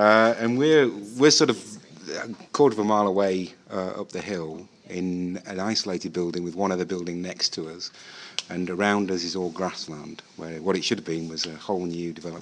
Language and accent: English; Newcastle, North East England, United Kingdom; It's very well defined, and I'm from the other side of the river, so I'm from Newcastle, so it's